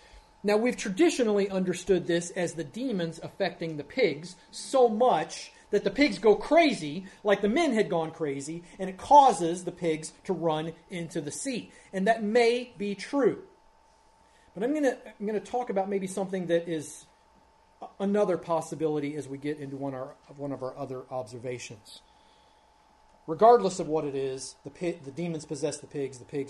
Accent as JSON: {"language": "English", "region": "Ohio", "country": "United States", "tie": "born or raised there", "said": "But growing up in Ohio, as a matter of fact, not just growing up, but when Ann and I had our first house, there was a pig farm about a mile from our house."}